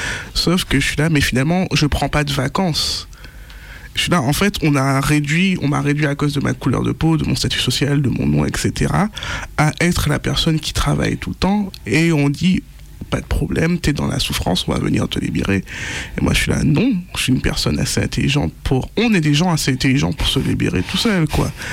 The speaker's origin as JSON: {"language": "French", "country": "Martinique", "said": "alors moi, je viens d'une société coloniale, je viens de Martinique"}